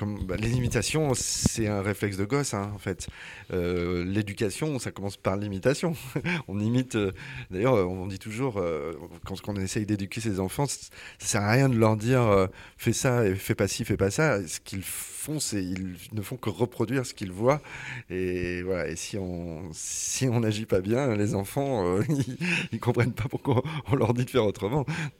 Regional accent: Cognac, Nouvelle-Aquitaine, France; born there; la région dans laquelle je suis né, parce que je suis né à Cognac.

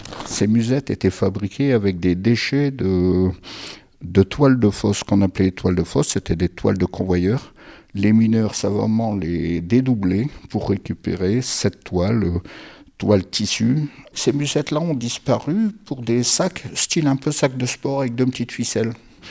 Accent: Billy-Montigny, Hauts-de-France, France; born there; je suis né à Billy-Montigny, au pied du Terry, au 35 rue de Chartres exactement, face à la petite place. Et de toute la famille, on est d'origine minière

